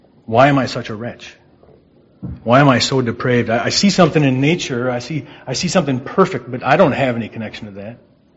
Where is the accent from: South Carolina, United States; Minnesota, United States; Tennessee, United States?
Minnesota, United States; St. Paul; And I grew up in St. Paul, Minnesota. Very ungodly upbringing.